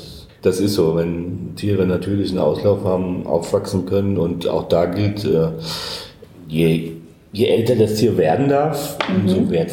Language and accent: German; Hesse, Germany; Ich bin Hesse. Deshalb sage ich immer Toscht, also Durst.